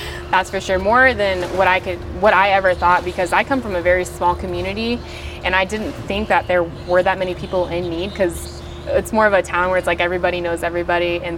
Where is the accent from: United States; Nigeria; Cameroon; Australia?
United States; Greencastle, Indiana; I am from Greencastle, Indiana, small town.